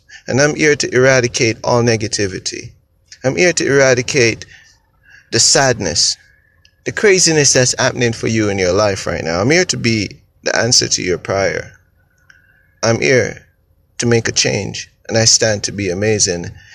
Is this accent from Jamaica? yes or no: yes; Jamaica; You know, I'm from Jamaica, right? And I was born in a place where every day I hear gunshots.